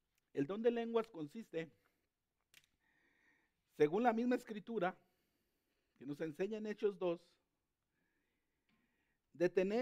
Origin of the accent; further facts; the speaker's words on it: Mexico; born there; moved away; yo nací en México y mi idioma natal es el español. Entonces, yo vine aquí y medio aprendí. Ahí me doy a entender con el inglés, ¿verdad? Un poquito. Pero mi idioma es el español y más o menos medio entiendo el inglés.